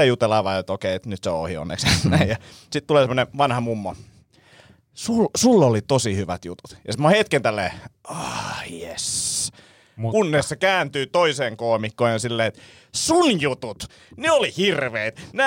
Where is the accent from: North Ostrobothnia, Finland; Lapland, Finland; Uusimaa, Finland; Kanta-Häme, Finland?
Uusimaa, Finland; Vantaa; mä oon itse Martinlaaksosta kotosi